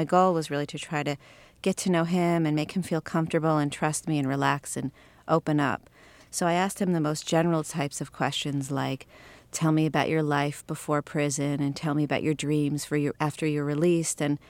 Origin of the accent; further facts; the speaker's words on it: United States; I come from the United States and I don't know all the facts of this case